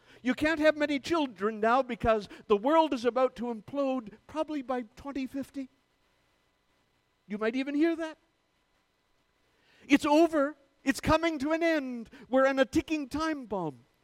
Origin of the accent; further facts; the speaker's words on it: Ontario, Canada; born there; I was born in Bruce County, so it's okay.